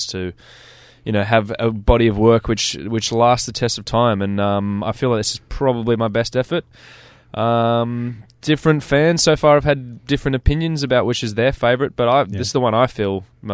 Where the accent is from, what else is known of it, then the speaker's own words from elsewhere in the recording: Edgecliff, New South Wales, Australia; I grew up in Edgecliff where there's no hip-hop.